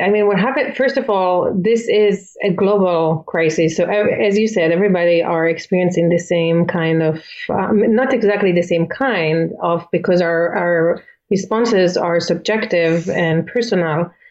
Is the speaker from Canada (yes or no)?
no; Israel; moved away as an adult; also born or lived in Philippines; now in United States; I'm originally from Israel, and I used to work as a peace activist, and then I became a therapist